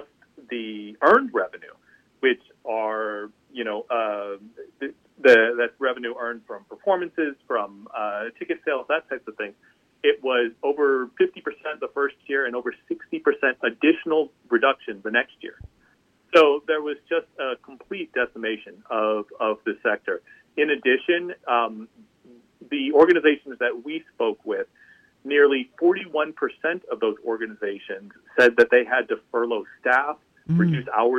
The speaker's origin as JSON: {"language": "English", "town": "St. Louis", "region": "Missouri", "country": "United States", "said": "Another Midwesterner. I'm from St. Louis originally."}